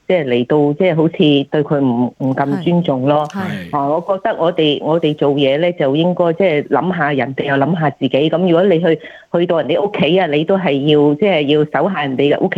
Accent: China; 我自己是中国人，

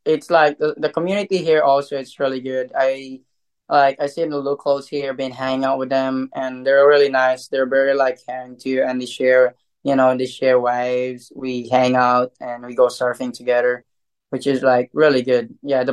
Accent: Philippines; I represent Philippines because I'm from Philippines

